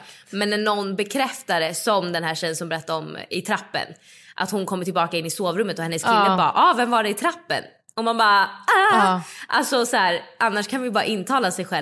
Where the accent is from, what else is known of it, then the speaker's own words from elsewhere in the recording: Stockholm, Stockholm County, Sweden; i vår lägenhet som jag växte upp i Midsommarkransen.